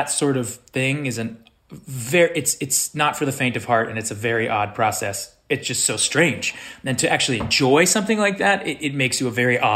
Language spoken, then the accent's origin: English; Los Angeles, California, United States; I grew up in Los Angeles, yeah.